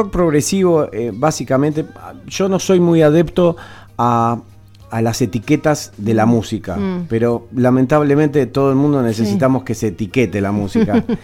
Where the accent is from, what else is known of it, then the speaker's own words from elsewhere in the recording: Buenos Aires, Argentina; Soy de Buenos Aires, soy de Buenos Aires.